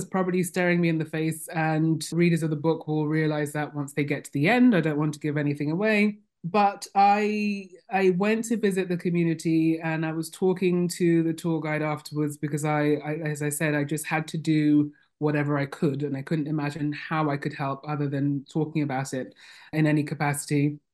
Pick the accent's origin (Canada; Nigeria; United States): Nigeria; born there; I was born in Nigeria.